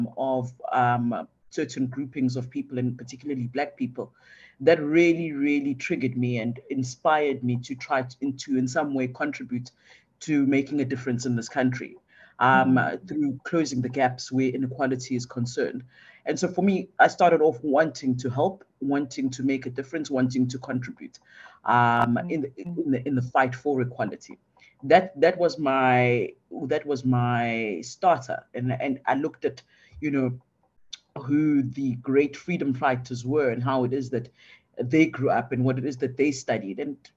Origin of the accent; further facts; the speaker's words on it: Hammersdale, KwaZulu-Natal, South Africa; also born or lived in Durban / Claremont; I was born and bred in KZN, in Durban specifically. I grew up in Hammersdale and another township called Claremont.